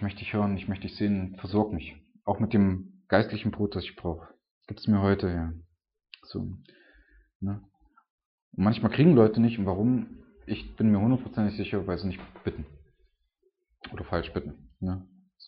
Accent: Germany; Wir sind Deutsche, wir sind verwöhnt

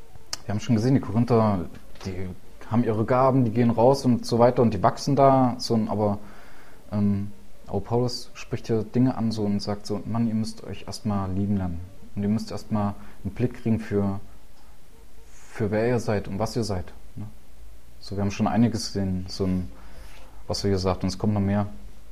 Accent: Leipzig, Saxony, Germany; ich komme komme aus Leipzig, da bin ich zum Glauben gekommen.

